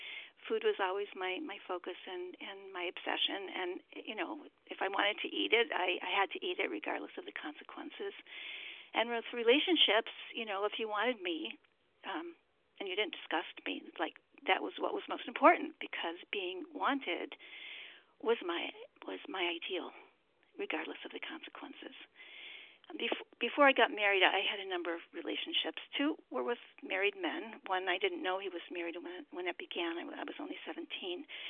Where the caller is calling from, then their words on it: Baltimore, Maryland, United States; I'm calling from Baltimore. … our gratefully recovered compulsive overeater in Baltimore.